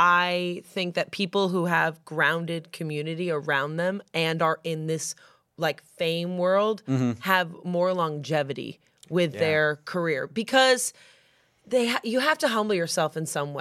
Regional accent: Massachusetts, United States; because when I'm from Massachusetts, so when I lived in a small town, I felt like I can't, I need.

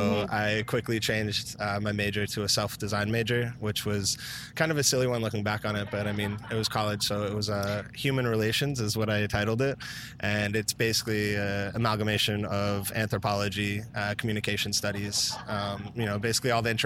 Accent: Wellesley, Massachusetts, United States; Wellesley, Massachusetts.

